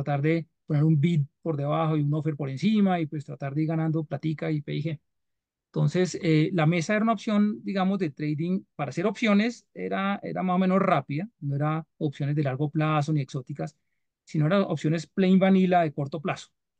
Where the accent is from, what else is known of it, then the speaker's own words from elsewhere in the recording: Colombia; also born or lived in New York, United States; Al quinto año nos devolvemos a Colombia.